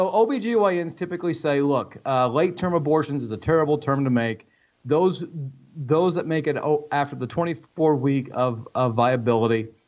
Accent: Indiana, United States; You know, I grew up in Southwest Indiana, and I spent a lot of my time there as a young man and growing up and all that.

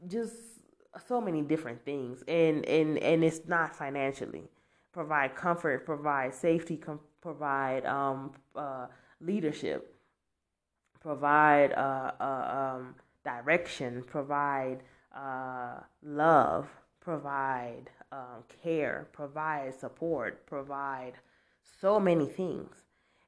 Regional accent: United States; Especially growing up in America. America is a very lovey, touchy, ooey gooey kind of society.

